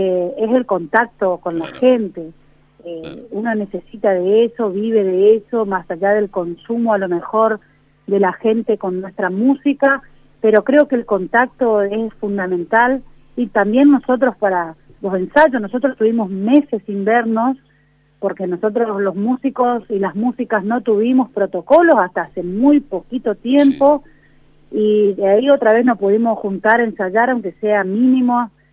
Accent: Resistencia, Chaco, Argentina; de Resistencia Chaco y doy las gracias a este rack nacional

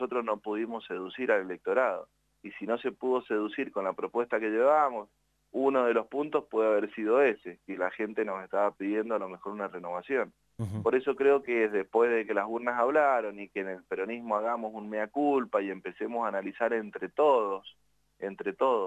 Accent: Mendoza, Argentina; porque yo soy mendocino también y yo no soy gorilita

